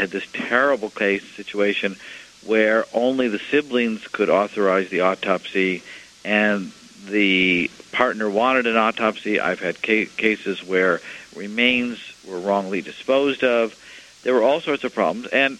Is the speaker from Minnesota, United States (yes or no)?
yes; Minnesota, United States; Well, this I'm very fond of because it's my home state.